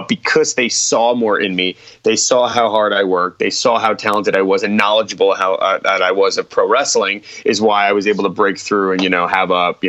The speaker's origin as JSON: {"language": "English", "region": "New Jersey", "country": "United States", "said": "And I am from Jersey in that area, so it came easy to me."}